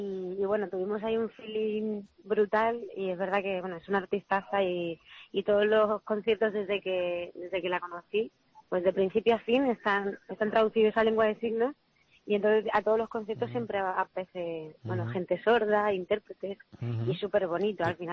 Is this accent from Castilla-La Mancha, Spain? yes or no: yes; Castilla-La Mancha, Spain; accent: manchego; yo creo que soy muy manchega hablando también.